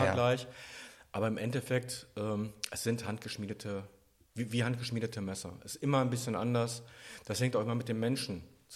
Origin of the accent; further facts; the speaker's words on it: Herne, North Rhine-Westphalia, Germany; ich komme aus Herne und zwei Straßen weiter, hätte ich jetzt was gesagt, hat der fantastische Jürgen von Manger gewohnt, also Adolf Techtmeier.